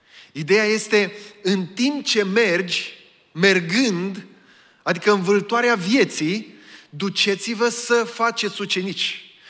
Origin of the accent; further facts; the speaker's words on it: Petroșani, Hunedoara County, Romania; now in Medgidia, Romania; vin din Petroșani, dar m-am mutat în Megidia, în Dobrogea, de 24 de ani.